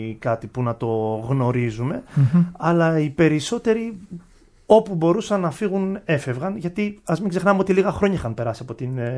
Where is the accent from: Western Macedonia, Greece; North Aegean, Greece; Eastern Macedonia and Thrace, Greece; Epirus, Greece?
Western Macedonia, Greece; Ptolemaida; born there; Εγώ γεννήθηκα στην Πτολεμαϊδα, μια πόλη που είναι λιγνητορυχική πόλη.